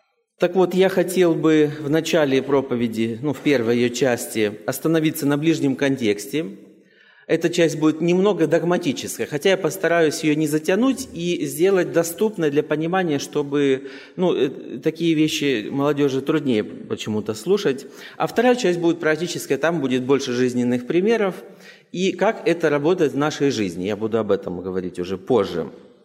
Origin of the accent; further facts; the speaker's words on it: Zheleznogorsk, Kursk Oblast, Russia; Я приехал из соседнего объединения, из Курско-Рязанского, из города Железногорска.